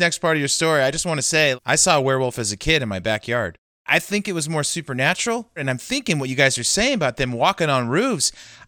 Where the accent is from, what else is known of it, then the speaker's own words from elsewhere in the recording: West Coast, United States; I grew up on the West Coast. You don't know your neighbors as well out there.